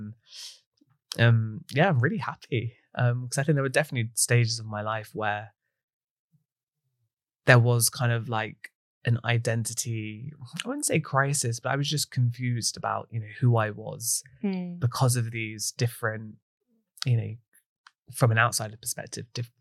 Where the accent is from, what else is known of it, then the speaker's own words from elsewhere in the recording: Ilford, London, United Kingdom; moved away as an adult; I was born and raised in East London in Ilford. I spent the first sort of 18 years of my life in East London, so proper Ilford boy. I loved it. Then at the age of 18, that was the first time I'd really left home and left London.